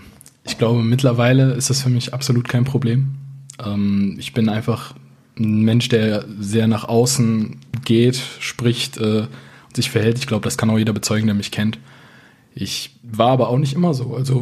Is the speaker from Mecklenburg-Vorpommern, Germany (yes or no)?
no; Düsseldorf, North Rhine-Westphalia, Germany; Ich bin jetzt momentan 21 Jahre alt, ein paar Monate bin ich dort noch. Ich komme aus Düsseldorf, bin hier aufgewachsen, groß geworden, geboren, alles, was man sich vorstellen kann.